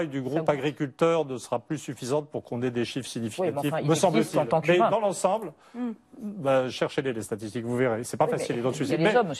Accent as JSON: {"language": "French", "country": "France", "said": "je suis français, en un sens uniquement français, mais avec beaucoup l'Angleterre sous les yeux, pour des raisons familiales."}